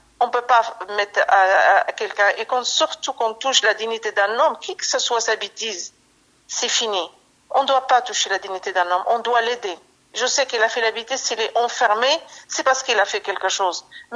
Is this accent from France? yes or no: yes; France; D'abord, je suis citoyen, je suis française. Et mes origines marocaines, et l'islam, c'est personnel, c'est ma foi.